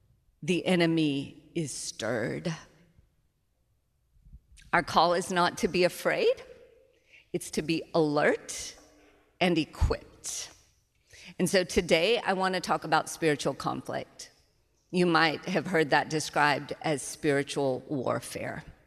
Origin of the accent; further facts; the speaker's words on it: Alabama, United States; I'm from Alabama.